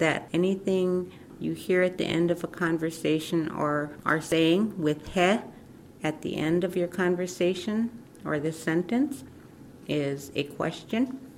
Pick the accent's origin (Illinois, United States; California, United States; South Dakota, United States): South Dakota, United States; I am from the End Village people, also known as the Yankton Sioux from the federal government.